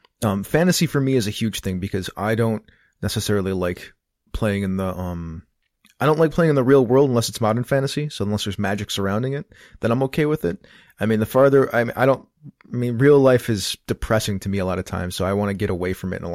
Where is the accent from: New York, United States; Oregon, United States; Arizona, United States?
New York, United States; Buffalo; When people wear Zubas, because I'm from Buffalo, or when people paint their faces up with the colors of their team